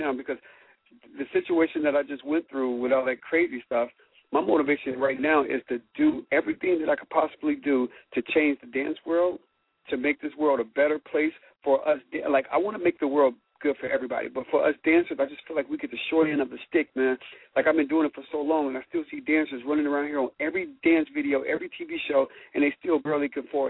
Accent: Cincinnati, Ohio, United States; When I was growing up in Cincinnati, this convention came to Cincinnati.

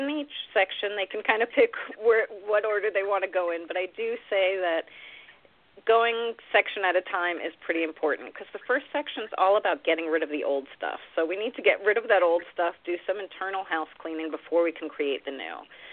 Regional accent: New York City, New York, United States; I grew up in New York City. I saw a lot of addiction

